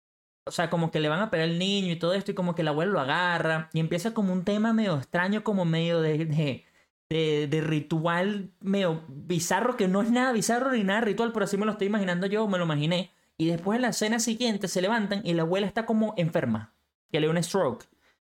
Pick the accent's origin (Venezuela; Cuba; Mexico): Venezuela; O sea, en mi burbuja venezolana, con todos los peos que tenemos, esos no son los peos con los que yo crecí.